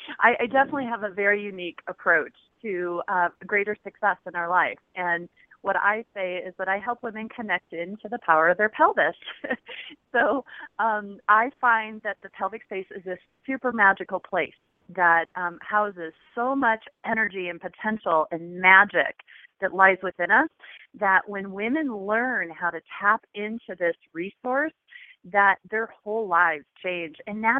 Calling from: Boulder, Colorado, United States; I'm in the Boulder, Colorado area.

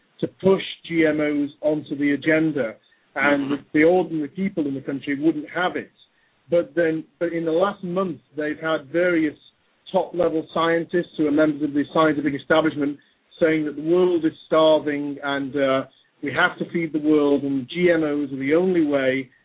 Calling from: Scotland, United Kingdom; I'm calling from Scotland.

